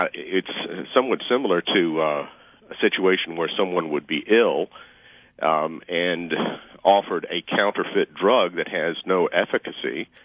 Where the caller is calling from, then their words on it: Roanoke, Virginia, United States; I'm calling from Roanoke, Virginia.